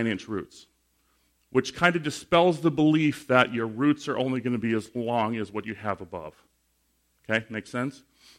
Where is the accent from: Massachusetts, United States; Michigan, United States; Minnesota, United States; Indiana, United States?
Michigan, United States; I am from Michigan, not Maine. Not that that matters, but I am from Michigan